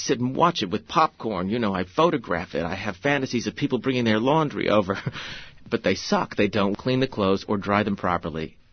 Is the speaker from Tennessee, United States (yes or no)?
no; Oklahoma, United States; It's my growing up in Oklahoma.